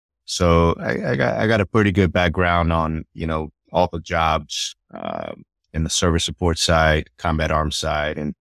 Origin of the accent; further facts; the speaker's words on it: Puerto Rico; Even though I'm Puerto Rican, I'm part Jamaican.